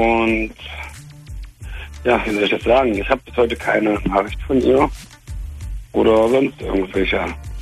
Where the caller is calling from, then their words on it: Cologne, North Rhine-Westphalia, Germany; Ich bin 25, komme aus der Ecke von Köln.